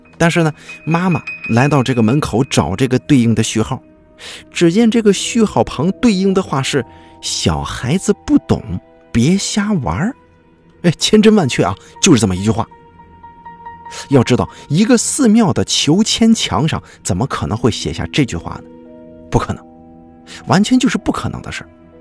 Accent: China; 我的家乡是南方的一个小县城

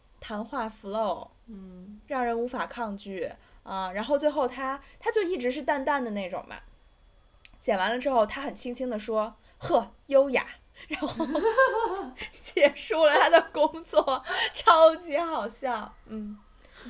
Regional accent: Beijing, China; 他可能就已经听出来我是北京的了。他就问我：“你是北京的吗？”我说是。

